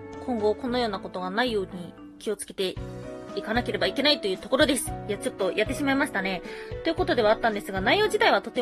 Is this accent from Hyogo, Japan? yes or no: yes; Hyogo, Japan; の地元兵庫県ではあります。